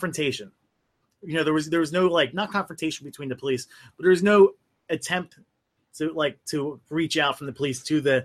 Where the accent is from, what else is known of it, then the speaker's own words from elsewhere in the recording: Philadelphia, Pennsylvania, United States; Like, where I grew up in Philadelphia, you wouldn't want to dare move back, live there 20 years ago.